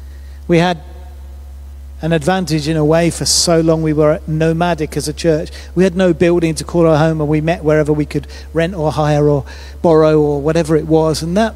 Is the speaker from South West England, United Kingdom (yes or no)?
yes; South West England, United Kingdom; I'm thinking of the churches in Devon that I grew up meeting.